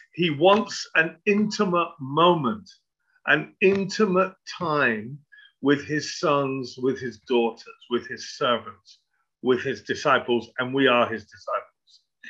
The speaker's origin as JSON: {"language": "English", "town": "Hackney", "region": "London", "country": "United Kingdom", "tie": "born or raised there", "said": "I grew up in East London. I was born and raised in Hackney."}